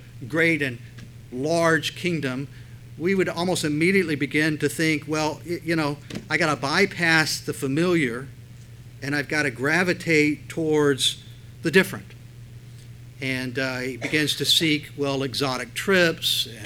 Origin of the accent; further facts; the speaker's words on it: United States; time I go over to India, what's so strange is they like think, well, you're very important. Why? Because I'm an American.